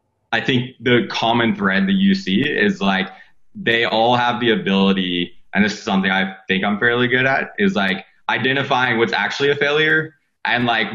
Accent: Indiana, United States; I grew up in Indiana, so we'd go to Indy 500 and Snake Pit and Carb Day.

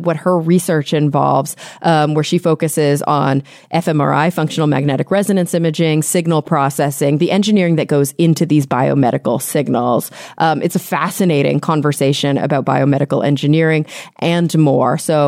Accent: Texas, United States; also born or lived in New York; now in Los Angeles, United States; I was born and raised in Texas. I moved to New York, to the city for a while, and now I've been living in Los Angeles for about a decade.

